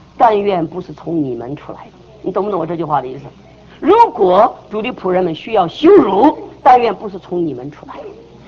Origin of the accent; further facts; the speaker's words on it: Taiwan; 我是台湾来的嘛